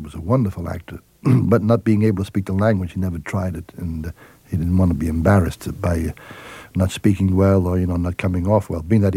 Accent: Brooklyn, New York, United States; At that time, you know, I was working with my dad in the Italian Theater.

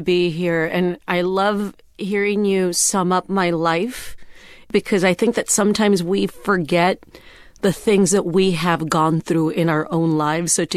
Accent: McAllen, Texas, United States; in the border town that I grew up in McAllen, Texas, it's a border town.

